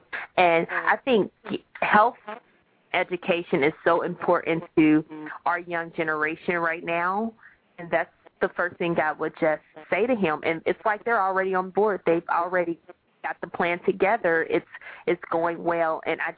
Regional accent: United States; that's one of the common grounds that we had as an American youth and her as a Japanese youth.

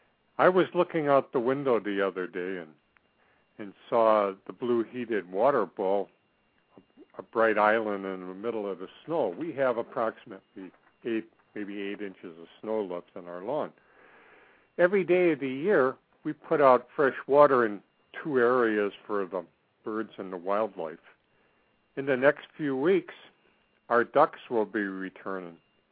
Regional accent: Lake Michigan, United States; Growing up on Lake Michigan, water was always near. My grandfather and my uncles used to cut ice in the river for winter and haul coal.

